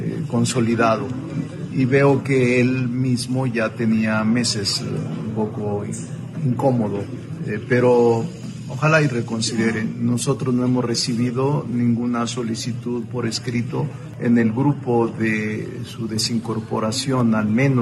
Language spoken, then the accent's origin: Spanish; Mexico; yo no soy norteamericano, yo soy mexicano.